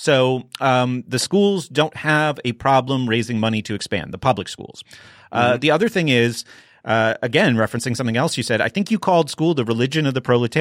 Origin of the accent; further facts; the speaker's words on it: New Hampshire, United States; like I grew up in New Hampshire and I worked a lot in that area as a teacher and a tutor.